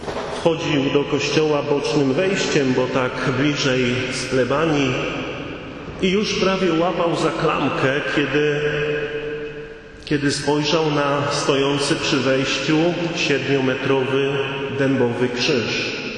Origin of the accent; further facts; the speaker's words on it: Słupsk, Pomeranian Voivodeship, Poland; 43 lata temu w moich rodzinnych Stronach na Pomorzu w Słupsku